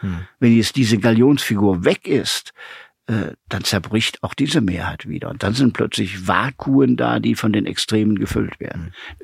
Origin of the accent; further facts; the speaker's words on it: Aachen, North Rhine-Westphalia, Germany; In Aachen beispielsweise, in meiner Heimatstadt